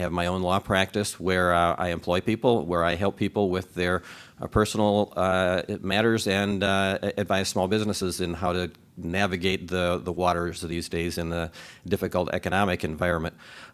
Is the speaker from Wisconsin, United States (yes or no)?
yes; La Crosse, Wisconsin, United States; I'm a born and raised in La Crosse County person. Grew up here on the north side of La Crosse, moved to Onalaska later on.